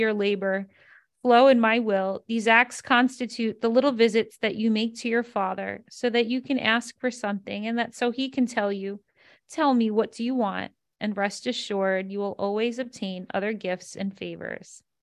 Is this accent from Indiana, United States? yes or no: no; New York City, New York, United States; growing up in the Bronx, you know, I have a very Bronx personality. I grew up in a 29-floor building.